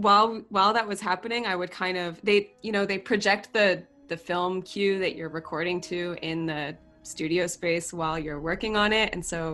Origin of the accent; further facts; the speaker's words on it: Los Angeles, California, United States; Yeah, I mean, so I'm from Los Angeles, and that's kind of the world I got brought into.